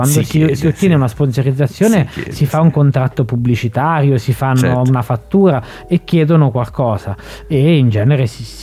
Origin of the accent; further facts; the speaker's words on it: Ascoli Piceno, Marche, Italy; io sono di Ascoli